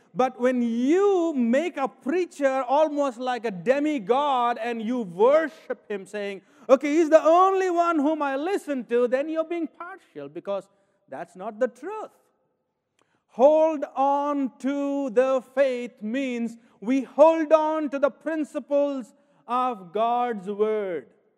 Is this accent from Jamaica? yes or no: no; India; I cannot find out being an Indian.